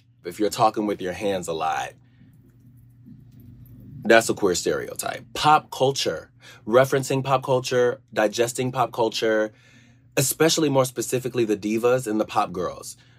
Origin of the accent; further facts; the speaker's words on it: Georgia, United States; I grew up in Georgia. I grew up in a really conservative space.